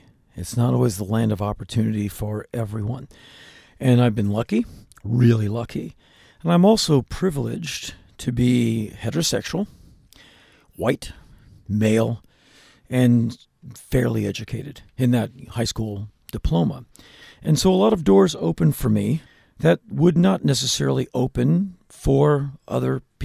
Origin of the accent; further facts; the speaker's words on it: United States; very much like the people I grew up with in America.